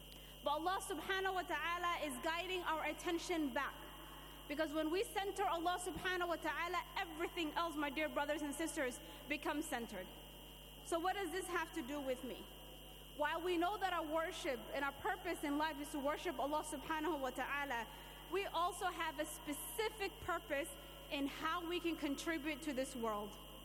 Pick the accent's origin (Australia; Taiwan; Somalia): Somalia; Or what's going on in my home country of Somalia?